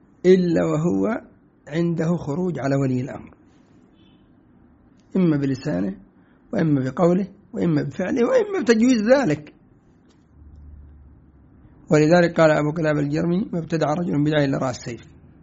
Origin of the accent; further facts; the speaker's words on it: Yemen; مثلا عندنا في اليمن هيئة علماء اليمن، وهم حزبيون من الأخوان المسلمين وغيرهم.